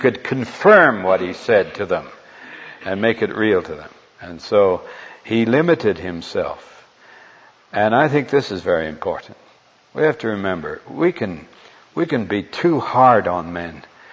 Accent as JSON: {"language": "English", "region": "Montana", "country": "United States", "tie": "born or raised there", "said": "I grew up in Montana, where there are a lot of sheep."}